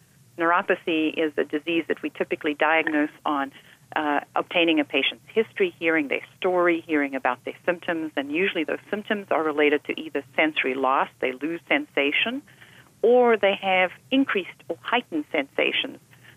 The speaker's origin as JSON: {"language": "English", "country": "South Africa", "tie": "born or raised there", "also_born_or_lived": "Portugal", "lives_now": "United States", "said": "I am Portuguese by birth. I grew up in South Africa"}